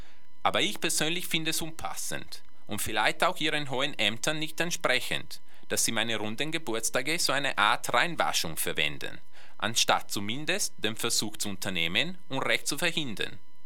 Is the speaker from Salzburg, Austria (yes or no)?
no; Vienna, Austria; born there; Ich bin zwar in Wien geboren, wie meine Eltern, und ich war bis zum März 1938, als ich 15 Jahre alt, österreichischer Staatsbürger, aber dann wurden alle österreichischen Staatsbürger automatische deutsche Staatsbürger, also auch ich.